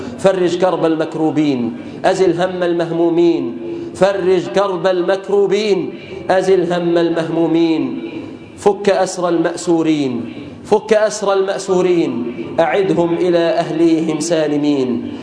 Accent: Egypt; اللهم احفظ به بلادنا مصر وبلاد

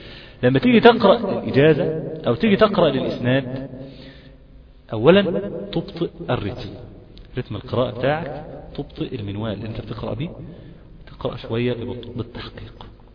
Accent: Egypt; التسجيلات دي اصلا ما بتخش لجنة المقارئ عندنا في مصر، ما بتدخلهاش

